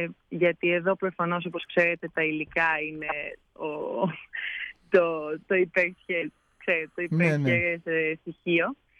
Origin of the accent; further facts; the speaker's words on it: Athens, Attica, Greece; moved away as an adult; now in United States; Από την Αθήνα, από Βόρεια, μεγάλωσα στην Αθήνα, πήγα σχολείο κανονικά, πέρασα και πανελλήνιες